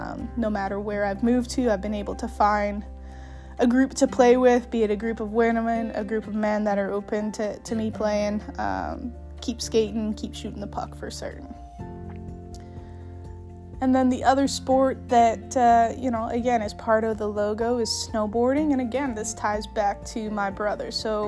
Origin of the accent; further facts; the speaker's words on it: Canada; So, being Canadian